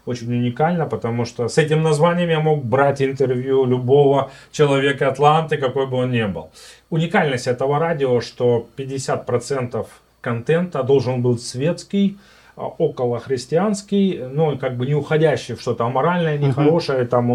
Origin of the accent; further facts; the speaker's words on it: Almaty, Kazakhstan; born there; Ну, я родился в Казахстане, в городе Алмата.